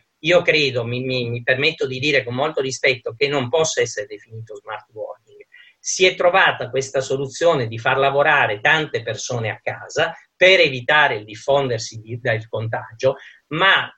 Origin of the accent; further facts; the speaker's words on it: Southern Italy, Italy; moved away; essendo qui ormai da tanti anni, all'83, sono meridionale ed ancora oggi, da quando io sono partito dalla mia terra nell'83